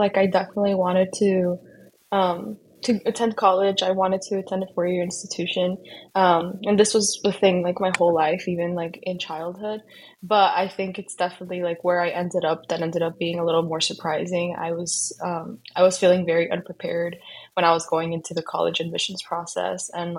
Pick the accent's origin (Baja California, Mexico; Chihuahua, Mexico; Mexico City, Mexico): Chihuahua, Mexico; Ciudad Juarez; also born or lived in Santa Teresa, New Mexico; now in United States; I go to Harvard University. I'm studying integrative biology, and I'm originally from Santa Teresa, New Mexico, but I grew up in Ciudad Juarez, Mexico.